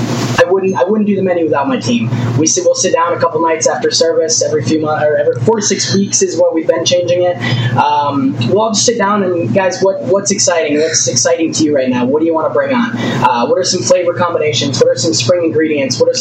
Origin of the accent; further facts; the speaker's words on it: Michigan, United States; I'm from Michigan, yeah.